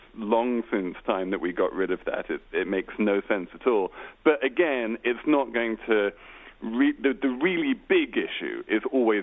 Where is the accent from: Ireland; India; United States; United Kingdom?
United Kingdom; And all you need to do is look at my home country of the UK, which eliminated mortgage interest tax deductions about 10 years ago